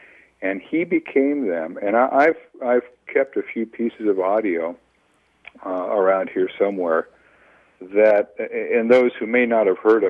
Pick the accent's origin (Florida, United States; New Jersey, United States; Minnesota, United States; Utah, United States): Minnesota, United States; I'm from New York, Minnesota. It's fish head soup.